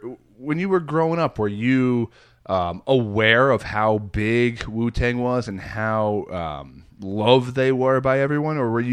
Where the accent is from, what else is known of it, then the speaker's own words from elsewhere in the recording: Woodbridge, New Jersey, United States; I grew up in Woodbridge, New Jersey, you know, a couple miles away from Staten Island.